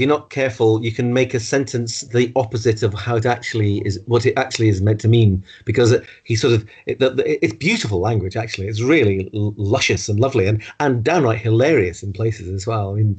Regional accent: Wirral, North West England, United Kingdom; also born or lived in Scotland / Hull / London; I was born in Scotland. I was born just outside Dumfries, but my parents moved to Merseyside when I was about four years old. So I kind of grew up on the Wirral near Liverpool and then went to university in Hull, lived in London.

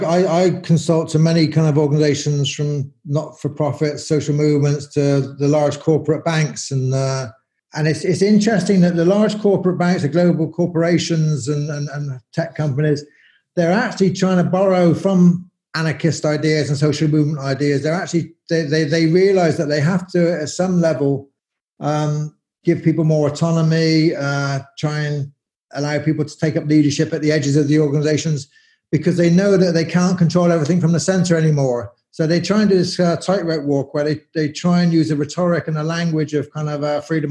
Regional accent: Bristol, South West England, United Kingdom; I grew up in Bristol in the 80s, where there was lots of riots and anarchists were demonstrating against Thatcherism and stuff. And it was a very lively place.

